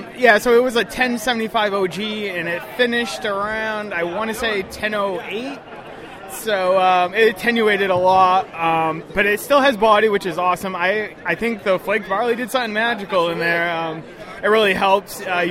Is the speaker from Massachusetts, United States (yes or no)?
yes; New Bedford, Massachusetts, United States; All right … from New Bedford, Massachusetts, and I am part of the Rhode Island Brewing Society.